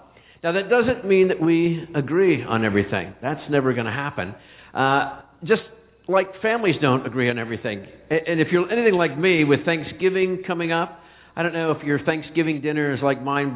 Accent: Pennsylvania, United States; So someone will say, how about those Steelers? Because we're all from Pennsylvania.

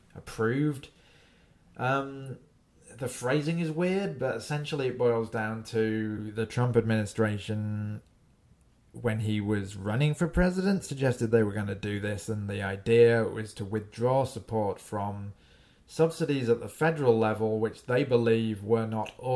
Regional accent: United Kingdom; I also have to say, as a British person, I can't imagine a scenario where the Speaker of the House

